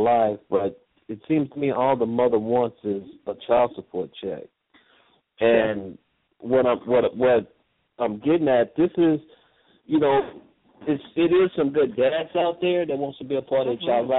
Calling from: Seattle, Washington, United States; My comment is I'm from Seattle, Washington.

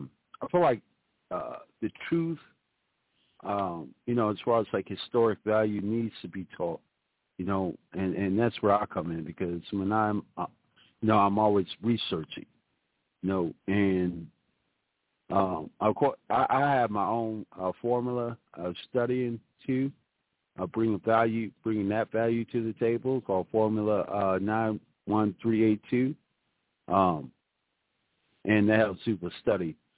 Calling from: Washington, District of Columbia, United States; I'm registered from Washington, D.C.

